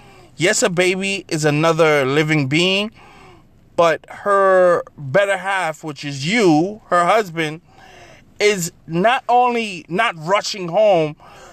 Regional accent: New York, United States; I'm like, hey, I'm a New Yorker, watch your mouth.

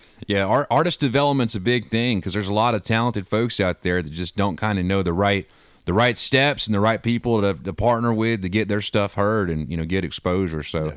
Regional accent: Macon, Georgia, United States; born there; when I was born in Macon, I never lived there, but I was born there

